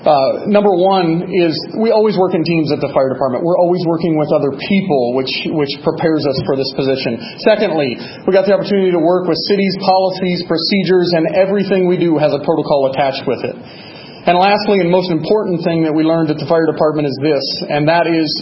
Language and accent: English; Montana, United States; also born or lived in North Dakota; now in Nevada, United States; I'm originally from Montana. I made my way to North Dakota, where I got an AAS degree from Bismarck State College